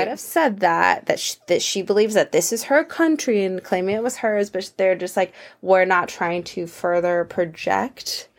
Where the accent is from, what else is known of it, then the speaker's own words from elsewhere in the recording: Colorado, United States; also born or lived in San Antonio, Texas; But I was born in Texas, San Antonio. My mom luckily raised me in Colorado. But yeah, growing up in Southern Colorado and always popping over to New Mexico